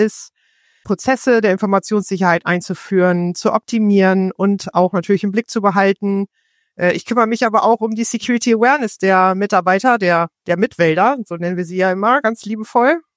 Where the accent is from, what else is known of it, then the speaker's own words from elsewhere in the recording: Reden, Lower Saxony, Germany; komme aus Reden, das ist ein beschauliches Örtchen in Niedersachsen